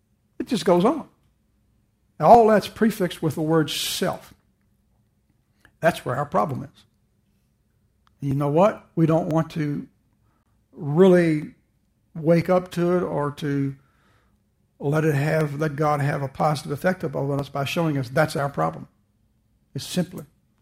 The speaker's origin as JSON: {"language": "English", "country": "United States", "said": "I'm a Christian first and I'm American second."}